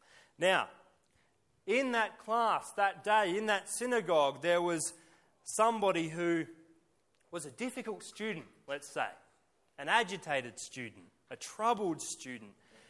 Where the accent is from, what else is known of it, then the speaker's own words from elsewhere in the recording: Australia; That's part of our baggage, I think, as Australian people.